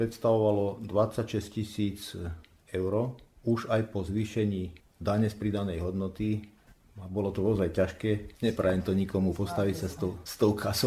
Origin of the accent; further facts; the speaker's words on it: Bánovce nad Bebravou, Trenčín Region, Slovakia; možno mám šťastie, že som priamo z Bánoviec